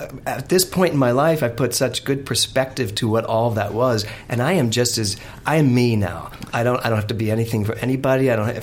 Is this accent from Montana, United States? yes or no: no; Philadelphia, Pennsylvania, United States; I grew up in Philly.